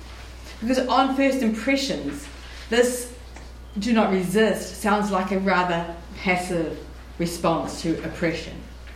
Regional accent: New Zealand; in my home country, Aotearoa, New Zealand

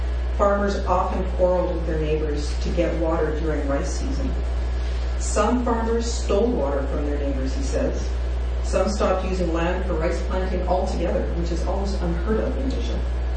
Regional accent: Canada; being a Canadian, 0.0006% is in rivers.

